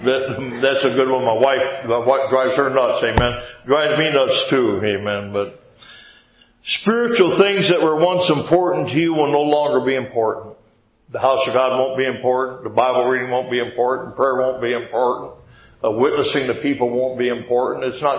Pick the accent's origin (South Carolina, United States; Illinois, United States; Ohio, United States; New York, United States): Ohio, United States; Jefferson; We had the East Dam and the West Dam, where I grew up in Jefferson, Ohio. It's a small community